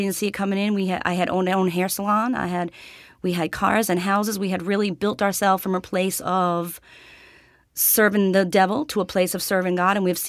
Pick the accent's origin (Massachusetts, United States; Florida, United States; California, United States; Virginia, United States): Massachusetts, United States; Boston; My husband and I met in Cape Cod, Massachusetts. I'm from Boston.